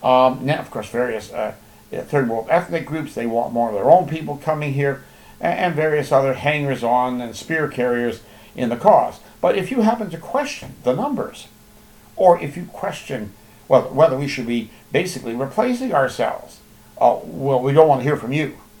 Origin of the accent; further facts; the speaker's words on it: Canada; I'm a Canadian, so I'm a stakeholder.